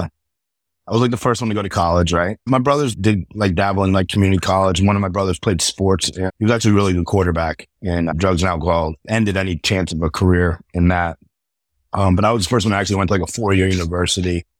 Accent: Boca Raton, Florida, United States; South Florida. Grew up in South Florida my whole life. Yeah, yeah. Went to school. Went to Boca Raton High School. Like everyone knows Boca is like this rich town.

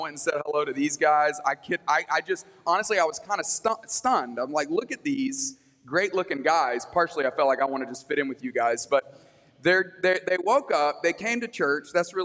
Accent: Tuscaloosa, Alabama, United States; But I grew up in a church. I grew up in Tuscaloosa, Alabama, and the church that I grew up in, I felt like they talked about money a lot.

